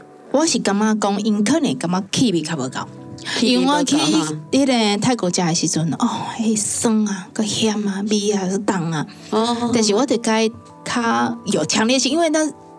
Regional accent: Taiwan; 可是我们台湾人很多人也不要出国啊

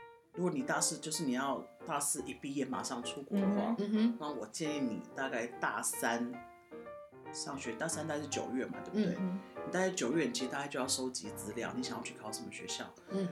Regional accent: Taipei, Taiwan; 因为我们自己在台北长大，对不对？

